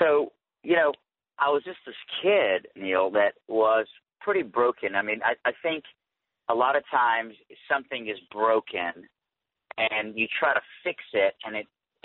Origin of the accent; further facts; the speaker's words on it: Iran; moved away; I came here, fish out of water, completely didn't blend in. Plus, I was from the wrong place. I was from Iran.